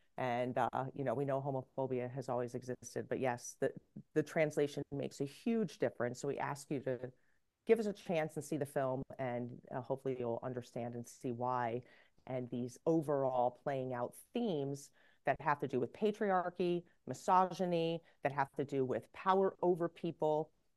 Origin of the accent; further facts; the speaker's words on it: United States; I am a filmmaker from the United States.